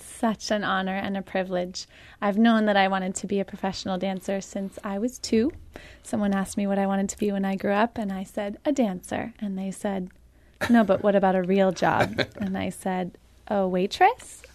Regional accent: California, United States; now in New York City, United States; I'm actually from California, but I live in New York City, and this is my first time in St. Louis.

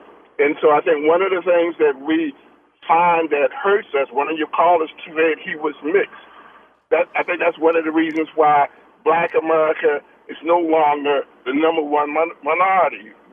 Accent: North Carolina, United States; Well, you know, I'm an older generation here, and when I grew up, one of the things that they told me, I'm from North Carolina

